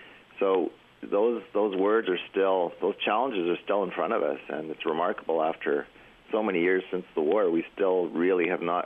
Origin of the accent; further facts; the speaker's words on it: Canada; I'm a Canadian.